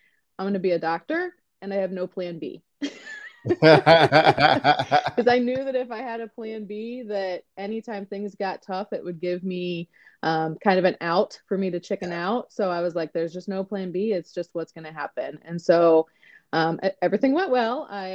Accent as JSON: {"language": "English", "region": "Ohio", "country": "United States", "said": "So I am from Northeast Ohio."}